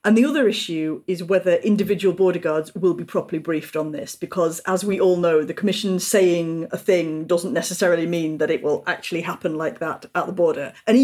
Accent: United Kingdom; and my passport will be stamped, even though obviously I am British as well.

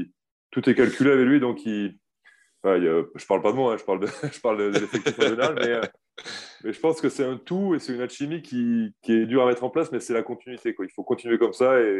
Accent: Gramat, Occitanie, France; j'ai grandi dans le Lot, à Gramma, à côté de Rocamadour.

